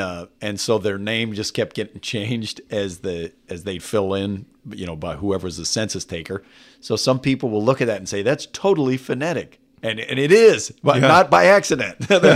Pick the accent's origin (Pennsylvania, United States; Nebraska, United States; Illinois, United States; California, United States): California, United States; also born or lived in Waco, Texas; My dad's family is from Waco, Texas. My mom's family was from Abilene. I was born in Waco. They moved to California when I was a kid.